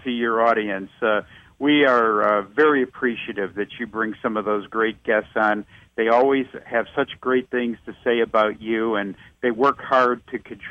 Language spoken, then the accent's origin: English; Chicago, Illinois, United States; As you know, I grew up in Chicago, so I know there's a lot of Chicago listeners listening